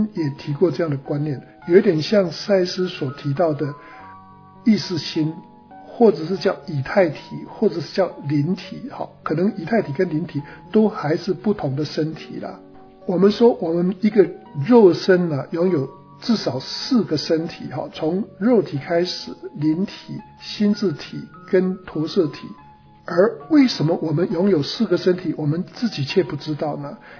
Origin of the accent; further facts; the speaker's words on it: China; 对我们中国人来讲的话可能都差不多啦。